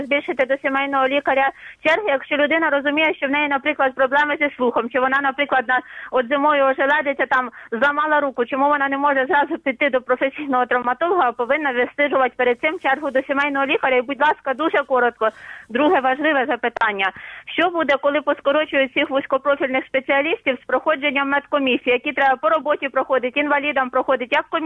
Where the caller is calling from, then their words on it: Kyiv Oblast, Ukraine; Київська область.